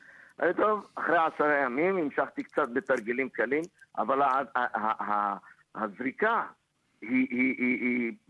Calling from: Melbourne, Victoria, Australia; אני מדבר ממלבורן.

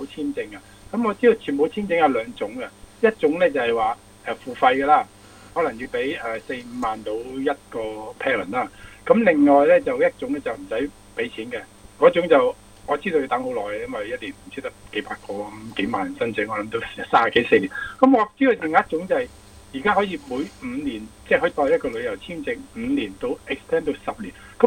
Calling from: Melbourne, Victoria, Australia; 墨尔本。

